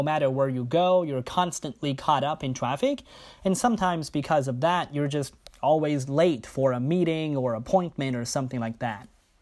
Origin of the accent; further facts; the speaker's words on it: Beijing, China; Well, like I said, I was born in Beijing, so I've been living here all my life, for 28 years.